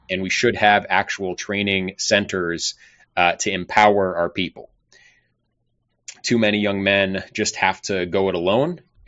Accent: United States; Myself as an American, a founding stock American, I see that as a genuine ethnocultural national identity

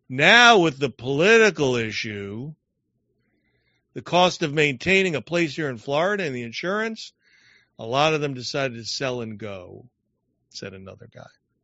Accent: Canada; They might know I'm Canadian.

